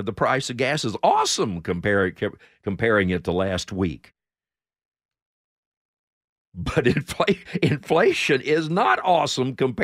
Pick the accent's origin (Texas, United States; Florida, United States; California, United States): Texas, United States; Temple; And then the one in my hometown of Temple.